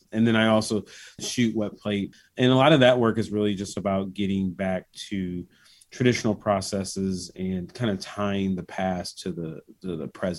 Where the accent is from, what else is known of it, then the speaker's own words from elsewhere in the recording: Bloomington, Illinois, United States; I grew up, born and raised in Bloomington, Normal.